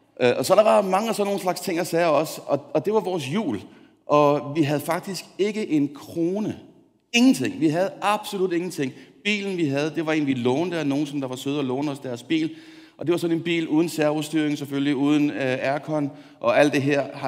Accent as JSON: {"language": "Danish", "town": "Copenhagen", "region": "Capital Region of Denmark", "country": "Denmark", "said": "Jeg kommer fra København."}